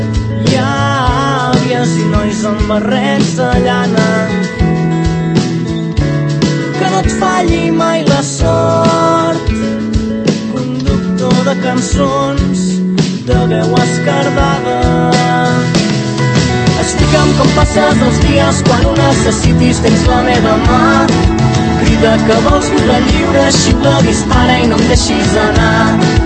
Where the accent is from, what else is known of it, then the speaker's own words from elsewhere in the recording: Catalonia, Spain; què podem aportar nosaltres com a catalans per a la construcció nacional dels països catalans